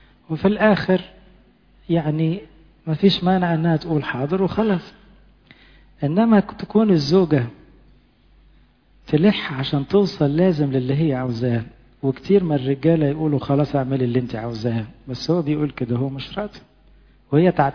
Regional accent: Egypt; هننسى ان احنا مصريين وننسى ان احنا يعني، انما طب ننسى ان احنا مسيحيين.

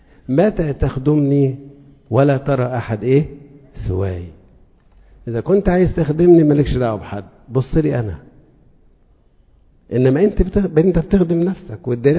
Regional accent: Upper Egypt, Egypt; وانا صعيدي يعني،

